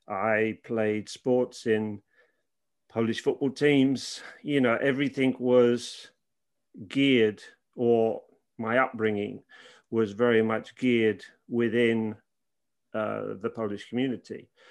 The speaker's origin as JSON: {"language": "English", "region": "London", "country": "United Kingdom", "tie": "born or raised there", "said": "I'm a Londoner, more so than I am an Englishman, but I am British. There's no question about it. I'm born and bred British. I didn't really go. I went to Poland as a little boy, sort of in the 70s"}